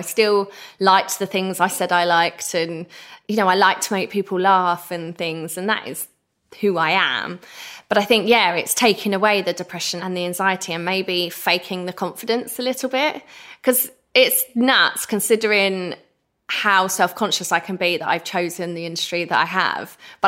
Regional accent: East of England, United Kingdom; or I'm the girl from Essex that did good.

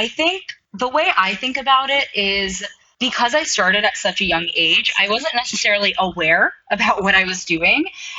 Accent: Brooklyn, New York, United States; So definitely some fond memories of growing up in Brooklyn. But part of our experience growing up in Brooklyn was really rooted in dance.

